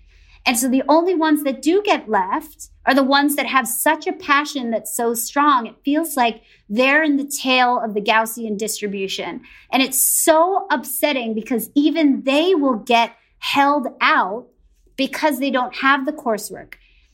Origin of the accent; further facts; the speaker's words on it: New York, United States; And as I grew up in the New York area, I also was somebody that kind of struggled in various aspects of school